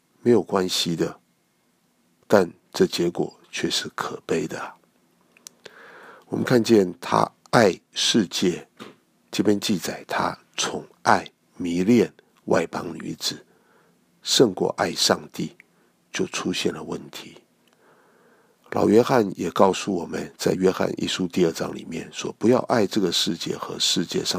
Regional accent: China; 我们中国人也说，近朱者赤，近墨者黑。

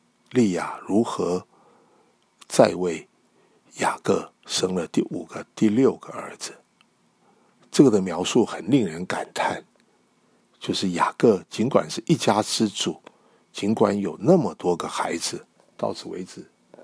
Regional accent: China; 在希伯来文化里面，取名字非常的重要，就和我们中国人一样

